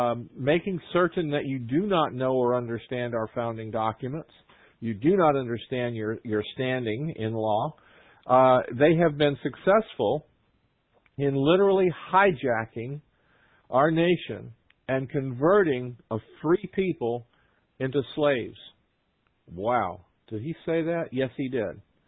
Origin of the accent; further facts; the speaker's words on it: Davie, Florida, United States; I'm from Davie, originally.